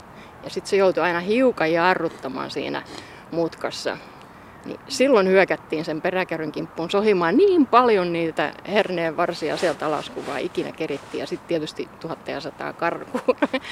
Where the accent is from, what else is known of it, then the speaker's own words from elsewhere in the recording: Turku, Southwest Finland, Finland; mä olen ihan syntyperäinen, aito alkuperäinen patterihakalainen, muinaisjäännös voi sanoa. Olen tietysti Heidekenillä syntynyt, niin kuin turkulaisen kuuluu, mutta sieltä, kun tuotiin mun kotiin tuohon Kanslerintie 6